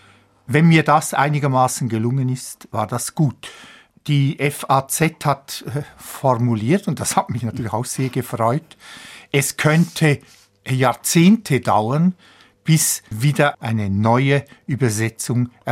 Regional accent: Willisau, Lucerne, Switzerland; Ich bin also in Willisau aufgewachsen.

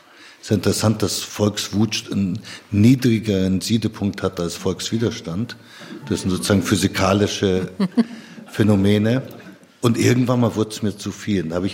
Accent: Kenya; Ich war neulich wieder in Kenia, wo ich aufgewachsen bin.

